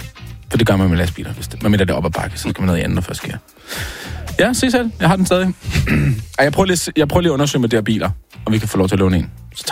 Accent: Copenhagen, Capital Region of Denmark, Denmark; Vi er fra København.

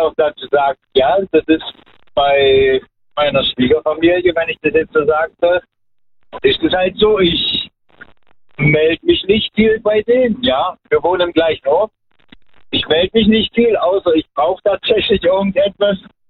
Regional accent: Chemnitz, Saxony, Germany; Aus Chemnitz.

